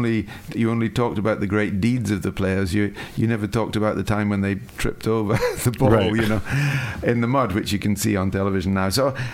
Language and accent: English; Dundee, Scotland, United Kingdom; I grew up in Dundee